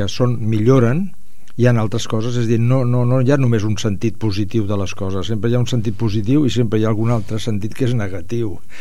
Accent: Tudela, Navarre, Spain; Sí, jo sóc de Tudela

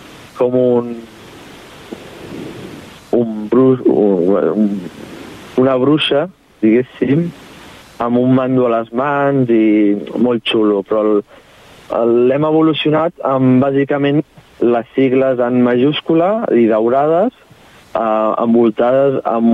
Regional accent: Sabadell, Catalonia, Spain; mira, som de Sabadell, saps?

